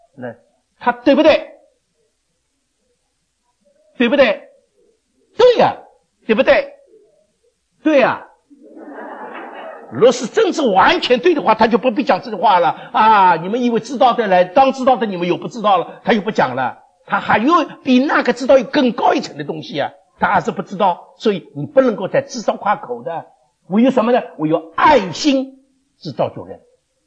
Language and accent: Chinese; China; 很像我们中国人